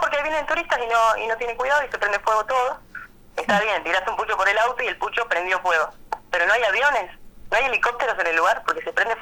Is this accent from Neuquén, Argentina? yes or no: yes; Neuquén, Argentina; Nosotros acá estamos, yo vengo de Neuquén.